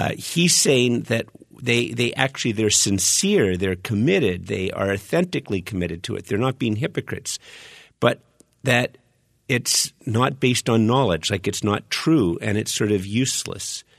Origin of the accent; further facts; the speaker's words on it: Canada; I'm a Canadian. I'm a Christian, but I'm a Canadian.